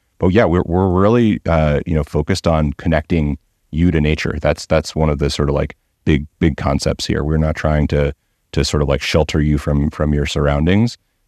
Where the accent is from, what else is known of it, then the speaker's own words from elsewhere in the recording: Colorado, United States; I grew up in Colorado. I'm a kind of native Coloradan, and love Colorado.